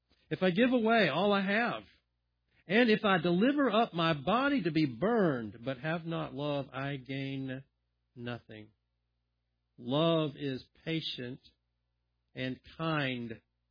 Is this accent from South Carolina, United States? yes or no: yes; South Carolina, United States; the home in which I grew up down in South Carolina was situated in a heavily wooded lot, trees all over the place.